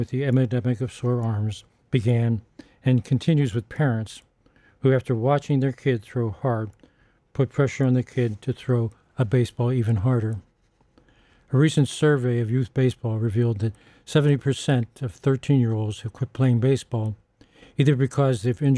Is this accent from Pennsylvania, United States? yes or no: yes; Pittsburgh, Pennsylvania, United States; I played ball all year round when I was growing up in Pittsburgh